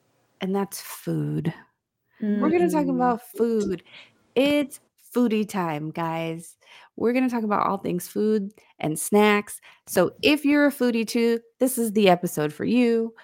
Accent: San Francisco, California, United States; So I grew up in San Francisco where my neighbors were all pretty much Asian. There's Asian markets all over the place.

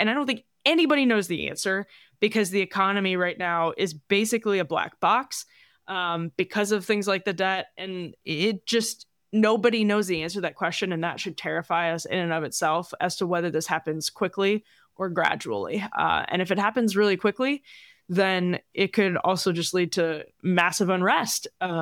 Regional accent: Wisconsin, United States; and I'm from Wisconsin, so I'm very familiar with him and kind of grew up

